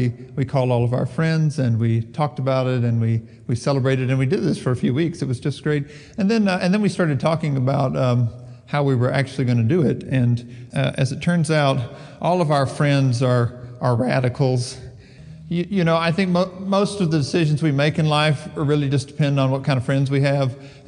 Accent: the South, United States; I grew up in the South, in the Bible Belt.

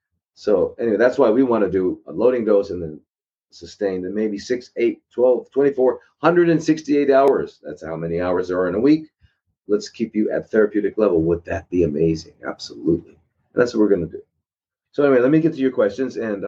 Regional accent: United States; I grew up in America, man.

